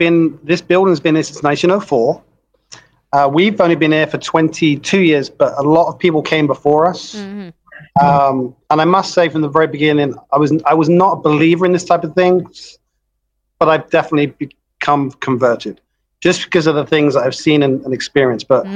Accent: London, United Kingdom; I'm from England. Southwest London.

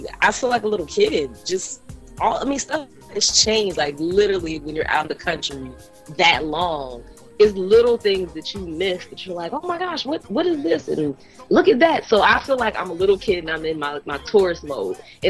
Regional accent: Harrisburg, Pennsylvania, United States; also born or lived in Japan; I'm from Harrisburg. So, you know, we already 3 mile island proofed. So I was glowing before I got to Japan.

